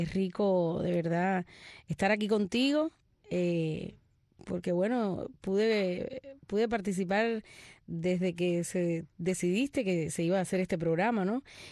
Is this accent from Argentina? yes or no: no; Ciego de Ávila, Cuba; Bueno, yo soy avileña, nací en Ciego de Ávila y orgullosa de ser de allí. Muchos me dicen, eres camagüeyana, pero bueno, mi madre siempre decía, somos avileños, nacimos en la ciudad de Ciego de Ávila.